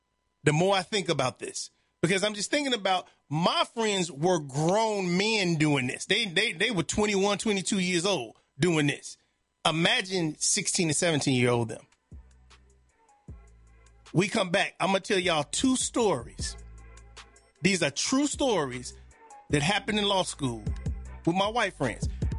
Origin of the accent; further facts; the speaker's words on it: Chicago, Illinois, United States; Now, I'm from Chicago. Ain't no damn cows around Chicago.